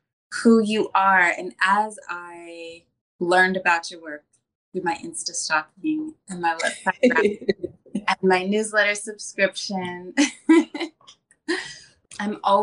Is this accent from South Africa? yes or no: no; Niger; I'm half Congolese, mm-hmm. half a white American, but I grew up in Niger, which was like your kids, also not home of neither one of my parents.